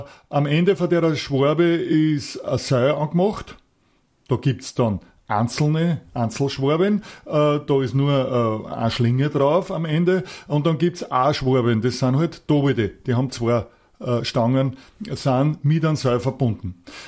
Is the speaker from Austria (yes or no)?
yes; Austria; Bei uns in Österreich halte ich viel davon, wenn man den Baum in die Landesfarben aufputzt.